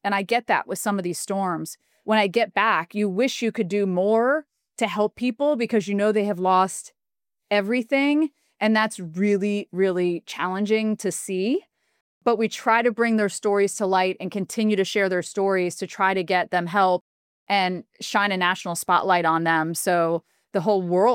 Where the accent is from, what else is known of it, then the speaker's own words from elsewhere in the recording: West Palm Beach, Florida, United States; I grew up in West Palm, but of course it came down into Homestead and whatnot.